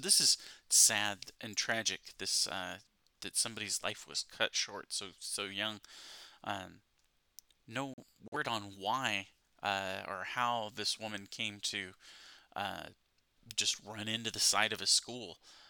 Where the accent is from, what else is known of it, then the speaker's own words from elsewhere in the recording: Palacios, Texas, United States; and my hometown is 28 degrees. Palacios, Texas, Palacios, Texas, 28 degrees.